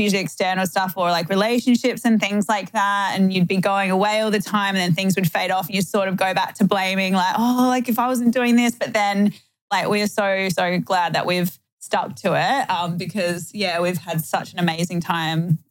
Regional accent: Adelaide, South Australia, Australia; we're all chicks from Adelaide

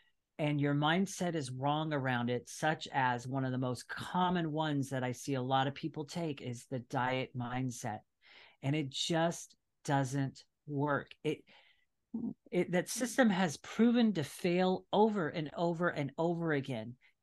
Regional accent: San Diego, California, United States; I am actually from San Diego, California, so Southern California, United States.

